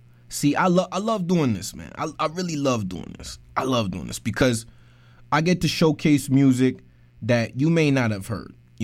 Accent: West Coast, United States; But physically, I'm from the West. So, you know, I always got love for the West Coast, man.

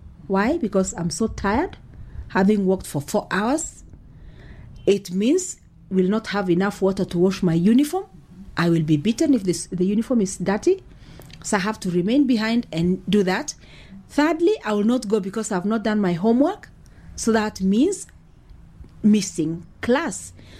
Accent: Baragoi, Samburu County, Kenya; English is a second language; now in Kajiado, Kenya; I'm originally from Samburu County, from a place called Baragoi. And then I got married. Now my home is in Kajiado because that's where my husband comes from.

